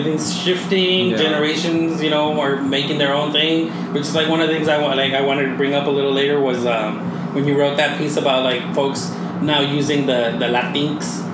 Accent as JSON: {"language": "English", "town": "Mojave", "region": "California", "country": "United States", "tie": "born or raised there", "also_born_or_lived": "Mexico City", "said": "I was there till I was 7, but..."}